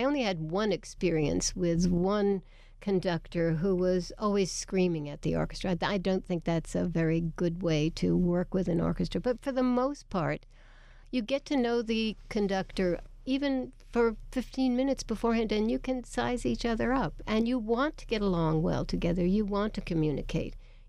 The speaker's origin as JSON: {"language": "English", "country": "United States", "said": "I am political in that, sure, I'm an American"}